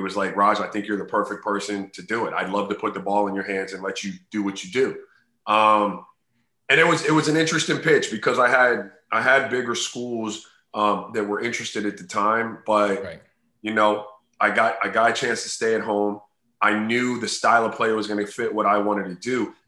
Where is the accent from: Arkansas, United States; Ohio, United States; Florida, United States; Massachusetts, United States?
Florida, United States; Miami; a style of play that I grew up playing here in Miami.